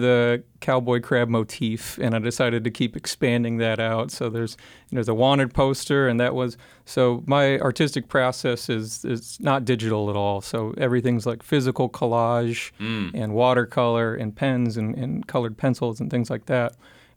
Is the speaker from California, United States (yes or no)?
yes; Los Angeles, California, United States; now in Alaska, United States; I'm originally from Los Angeles, so I'm more familiar with crabs in a supermarket than I guess how most Alaskans are